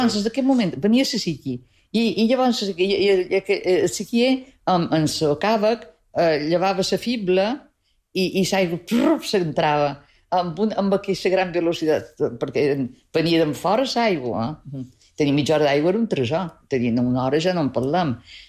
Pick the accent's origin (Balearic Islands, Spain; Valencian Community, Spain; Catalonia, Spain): Balearic Islands, Spain; Sóller; jo havia de tornar a Solla. Bé, que jo a Solla vaig ser molt feliç durant la meva infantesa a Solla.